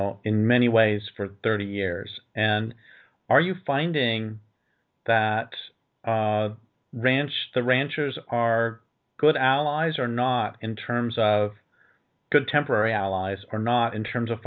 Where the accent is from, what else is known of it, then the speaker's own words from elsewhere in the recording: Colorado, United States; when I grew up in Colorado and so spent a fair amount of time in all the western states, including Wyoming.